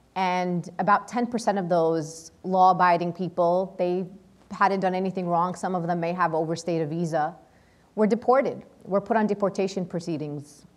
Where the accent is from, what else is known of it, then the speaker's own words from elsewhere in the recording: New York City, New York, United States; I'm from New York City, and I come from a community that, based on leaked documents from the New York Police Department, continues to be under unwarranted surveillance.